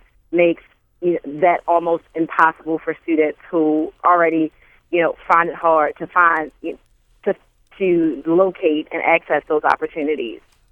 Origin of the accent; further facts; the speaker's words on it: Baltimore, Maryland, United States; So, you know, growing up in Baltimore City for students, we see that there is already a lack of opportunity